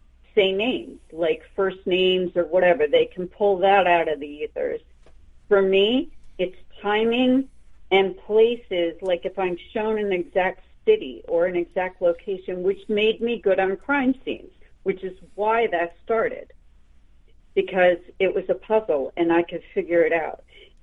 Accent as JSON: {"language": "English", "region": "Pennsylvania", "country": "United States", "tie": "born or raised there", "said": "I'm not saying because I have stalkers, but let's say central."}